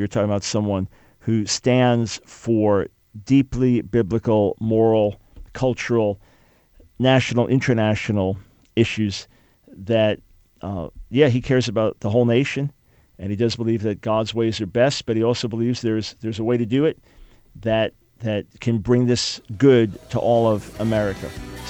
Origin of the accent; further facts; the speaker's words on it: New York, United States; As a New Yorker, I mean, I love being on the road in those situations, but you got to drive carefully, obviously.